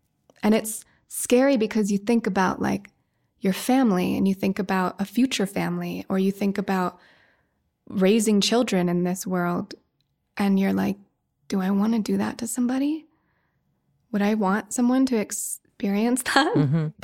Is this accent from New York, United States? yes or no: no; Woody Creek, Colorado, United States; I grew up in Woody Creek, right near Hunter.